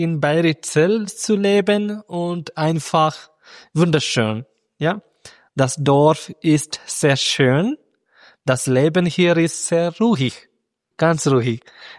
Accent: Kerala, India; first language Malayalam; German is a second language; Meine Muttersprache heißt Malayalam. Ja, jeder Staat hat eigene Sprache.

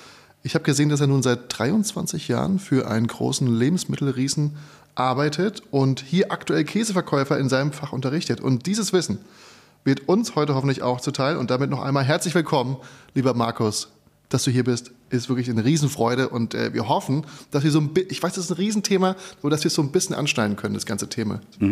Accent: Frankfurt, Hesse, Germany; aber ich bin Frankfurter.

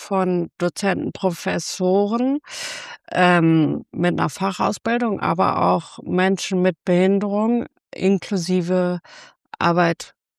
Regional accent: North Rhine-Westphalia, Germany; ich bin im Lippischen groß geworden.

